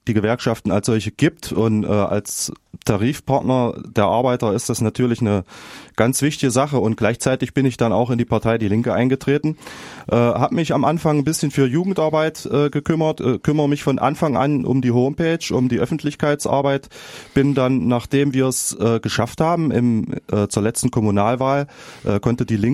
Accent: Harz, Germany; Das hat natürlich in der strukturschwachen Region, wo ich herkomme aus dem Harz, nicht allzu viele Chancen gehabt.

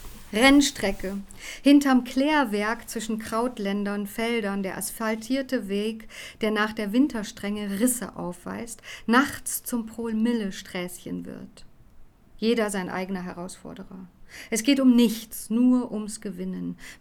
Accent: Tehran, Tehran Province, Iran; Und ich bin ja in Teheran aufgewachsen, und ich bin ja auch schon ein älterer Jahrgang, nämlich 1963er Jahrgang.

